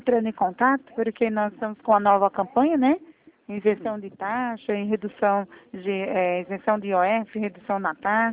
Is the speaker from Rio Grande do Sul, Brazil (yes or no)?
no; Itatiba, São Paulo, Brazil; Eu sou de Itatiba, né?